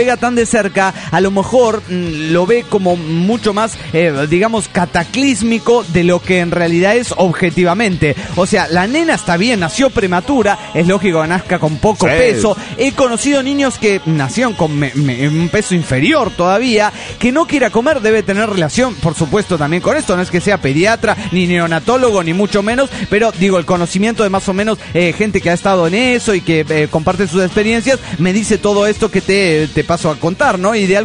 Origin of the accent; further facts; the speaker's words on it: Colombia; yo soy de Colombia